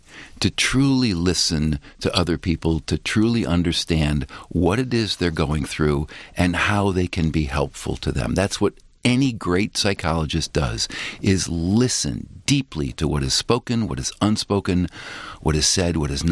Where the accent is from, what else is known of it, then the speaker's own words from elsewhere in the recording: Buffalo, New York, United States; Of course. I grew up in Buffalo, New York, the third child, the only son to … who I loved dearly.